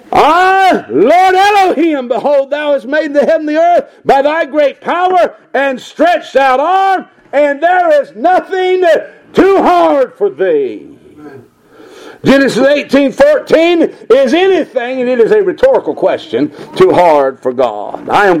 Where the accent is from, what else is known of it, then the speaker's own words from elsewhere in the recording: the South, United States; accent: southern; You know, I'm from the South.